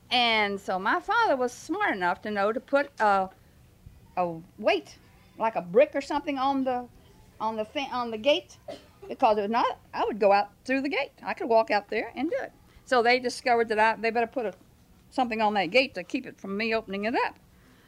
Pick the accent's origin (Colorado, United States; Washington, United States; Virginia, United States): Virginia, United States; born there; Okay, I was born in Virginia.